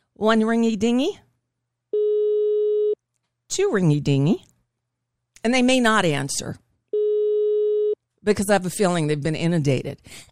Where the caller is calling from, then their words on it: United States; I'm calling from the United States.